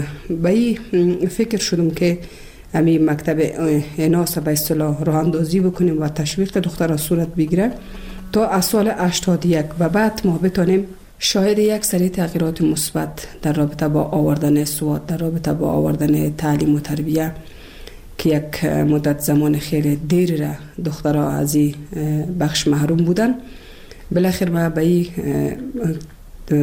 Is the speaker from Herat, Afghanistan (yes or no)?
no; Kabul, Afghanistan; also born or lived in Bamyan; از ولسوالی شیبر ولایت بامیان هستم. در سال 1356 در یک خانواده روشن فکر من در ولایت کابل به دنیا آمدم و تحصیلات خودم در کابل به پایان رسادم تا صنف 12